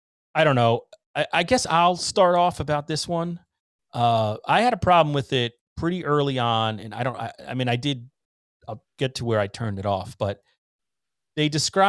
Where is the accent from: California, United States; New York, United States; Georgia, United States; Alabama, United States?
New York, United States; Somers; we were born and raised in Somers, New York, you know, and 60 minutes directly north of the city.